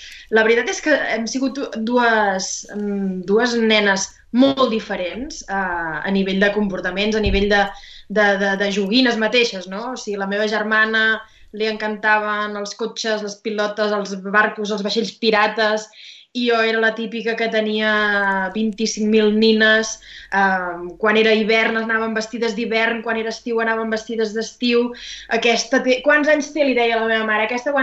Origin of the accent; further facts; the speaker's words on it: Barcelona, Catalonia, Spain; Barri de Gràcia. El barri de Gràcia és el meu barri